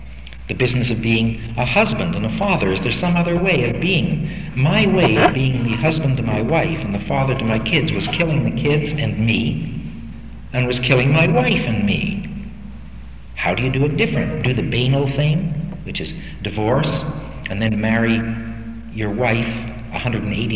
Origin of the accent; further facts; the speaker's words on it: Canada; I grew up in Canada in the Depression as a Canadian and as a Jew